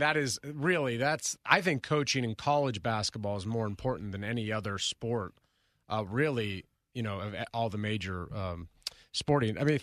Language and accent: English; Midwest, United States; I'm from the Midwest, and I'm telling you that's absolutely right.